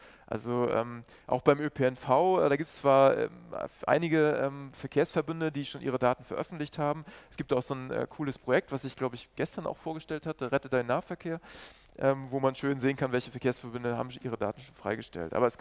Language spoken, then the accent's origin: German; Berlin, Germany; So, ich bin halt aus Berlin